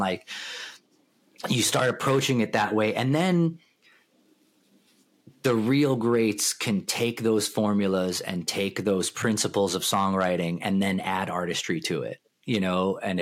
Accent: Little Neck, New York, United States; I grew up in Little Neck.

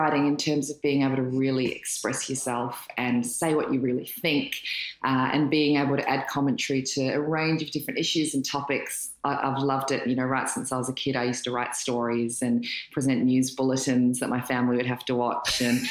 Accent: New Zealand; And I'm from New Zealand, so you probably can't hear it now

